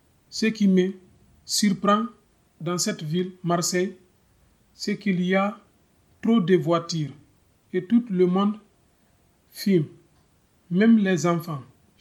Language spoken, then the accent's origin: French; Conakry, Guinea; Chez nous, en Guinée, Conakry, tout n'est pas goudronné.